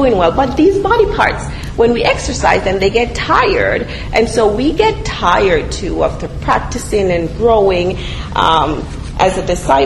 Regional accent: Jamaica; And, you know, growing up in Jamaica, people would say, "You're getting on my last good nerves."

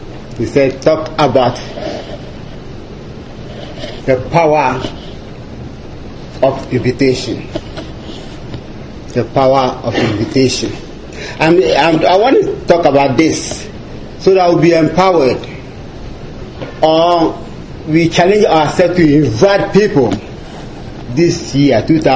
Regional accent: Ghana; English is a second language; I only think about my accent. I'm very much concerned about that. That prevents me from pushing forward whilst I'm here. It's difficult to speak somebody's language. It's our second language in Ghana anyway.

